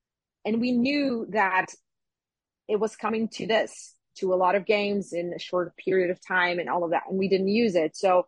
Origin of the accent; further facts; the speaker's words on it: Brazil; I'm from Brazil, obviously, if people didn't know